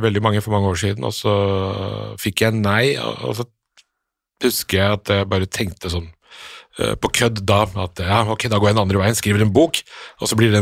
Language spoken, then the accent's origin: Norwegian; Oslo, Norway; Ja, jeg vokste opp i Nordstrand, ikke så veldig langt fra der dere bor